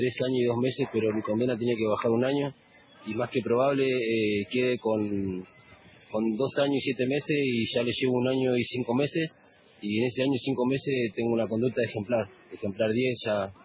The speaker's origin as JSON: {"language": "Spanish", "region": "Buenos Aires Province", "country": "Argentina", "said": "yo lo quiero incorporar en el barrio donde soy, de la Cava."}